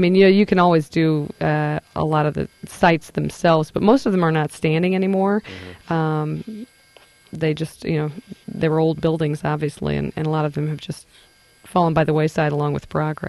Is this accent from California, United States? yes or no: no; Rantoul, Illinois, United States; and I'm from Rantoul, so I stuck a few things from Rantoul in there